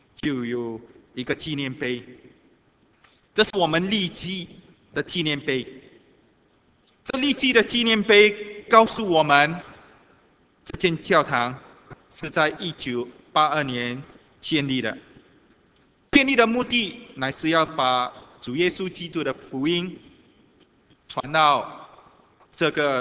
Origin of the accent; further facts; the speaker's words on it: Singapore; 他就是我们新加坡人都认识的来佛士